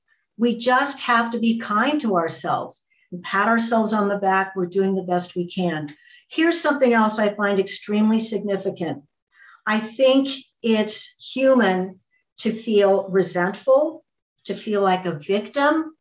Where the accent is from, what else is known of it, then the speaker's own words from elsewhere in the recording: United States; I grew up in the Greek culture, Greek American, and my Yaya grandmother lived with us in our home for 14 years.